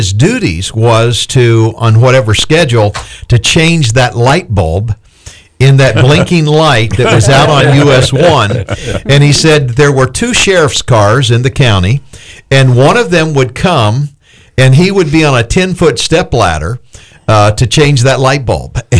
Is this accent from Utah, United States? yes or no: no; Hobe Sound, Florida, United States; even from my background growing up in Hope Sound, it was a small place. We had one blinking light.